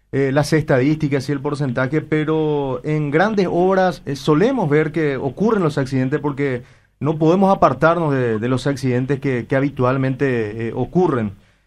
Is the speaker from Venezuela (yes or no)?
no; Paraguay; Somos paraguayos